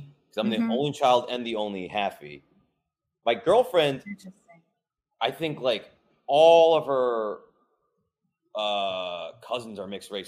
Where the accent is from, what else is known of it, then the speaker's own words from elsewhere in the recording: New Jersey, United States; Well, I grew up in New Jersey too.